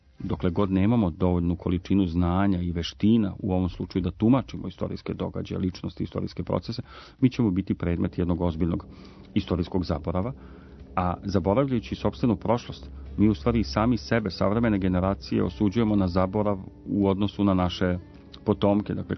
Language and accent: Serbian; Serbia; Znate šta, kao Srbin mogu da kažem sa priličnom dozom i tuge i nezadovoljstva da čini mi se da mi negujemo kulturu zaborava.